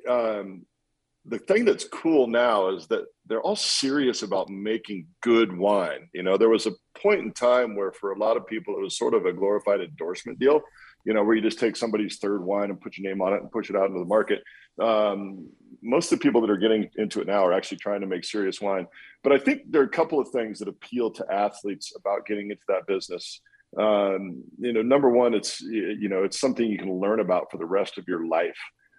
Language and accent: English; Walla Walla, Washington, United States; my hometown, this little town that never wanted to go back to when I left the small town, all of a sudden is making some of the best wines in the world.